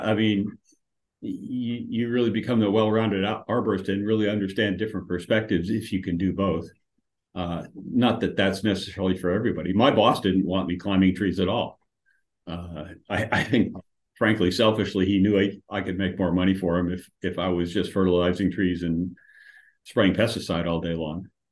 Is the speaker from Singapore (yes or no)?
no; Des Moines, Iowa, United States; and started looking around in my hometown of Des Moines.